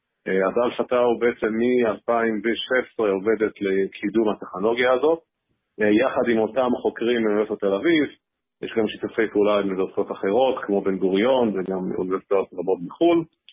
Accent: New York, United States; Hebrew is a second language; moved away as an adult; now in Israel; אני במקור אמריקאי, גדלתי בניו יורק, התחלתי שם בעבודה. ב-2008 עברתי לישראל עם גולדמן סאקס.

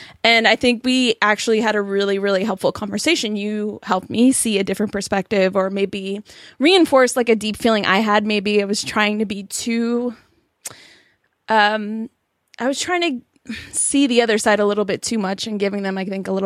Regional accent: New York City, New York, United States; I'm from New York City originally.

